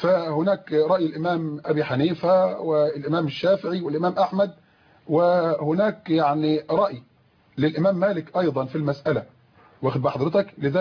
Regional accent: Egypt; على مستوى بلدنا مصر

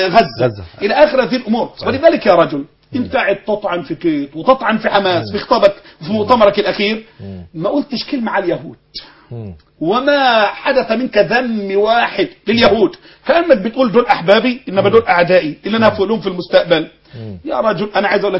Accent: Egypt; احنا ابناء مصر مش جايين من كوكب اخر

